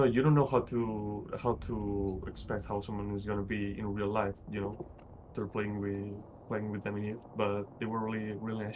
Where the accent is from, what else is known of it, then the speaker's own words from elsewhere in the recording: Barcelona, Catalonia, Spain; I mean, I'm from Barcelona, Spain, and we have a really big manga convention every year.